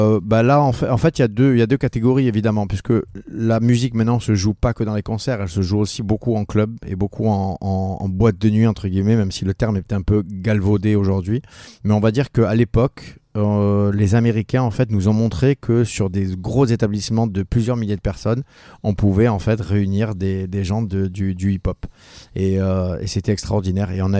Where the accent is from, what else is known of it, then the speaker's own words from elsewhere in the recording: France; faire cette soirée à Cannes en tant que Français et être le seul Français à jouer ce soir-là